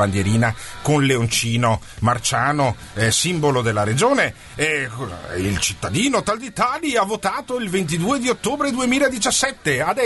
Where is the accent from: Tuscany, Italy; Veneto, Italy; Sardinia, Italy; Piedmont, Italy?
Veneto, Italy; Io sono anche contento che non sia arrivata, perché ci saremmo solo che sputtanati ulteriormente come veneti.